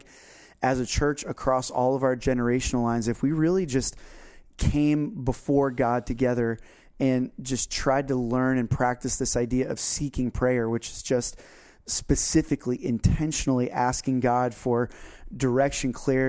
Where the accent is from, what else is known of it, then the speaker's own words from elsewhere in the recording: Florida, United States; we grew up in Florida, so it was easier for us